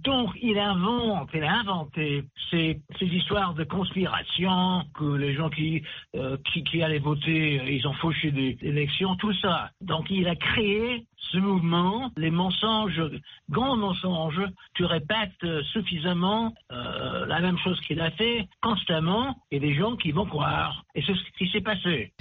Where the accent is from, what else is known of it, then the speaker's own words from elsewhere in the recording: California, United States; toute ma vie ici en Amérique, je suis Américain 100%, en Californie, fier de mon pays